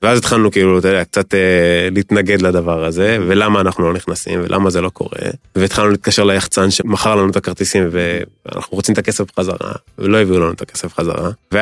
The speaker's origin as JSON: {"language": "Hebrew", "town": "Kfar Saba", "region": "Central District", "country": "Israel", "tie": "born there", "said": "כן, פה, בכפר סבא."}